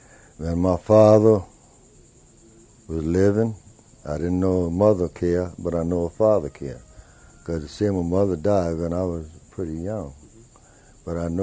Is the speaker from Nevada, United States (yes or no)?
no; Ridgeville, Georgia, United States; born there; I was born in Ridgeville, Georgia.